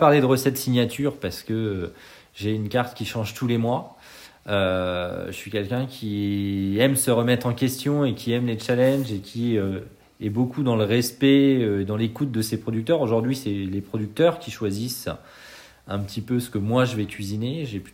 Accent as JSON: {"language": "French", "region": "Normandy", "country": "France", "tie": "born or raised there", "said": "moi, je suis normand d'adoption, j'ai du sang que sartois hein, dans les veines, mais j'ai toujours grandi en Normandie, donc je suis très attaché aux terres normandes."}